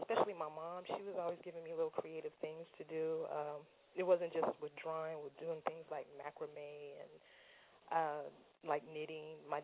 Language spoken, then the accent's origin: English; Anchorage, Alaska, United States; I got started in art as when I was a child growing up in Anchorage, Alaska